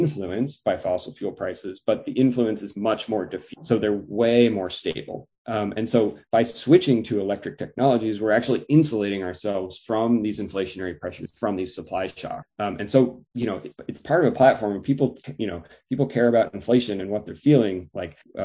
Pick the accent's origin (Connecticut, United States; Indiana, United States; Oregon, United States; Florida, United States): Indiana, United States; ran into the senator from my home state of Indiana, who's a Republican.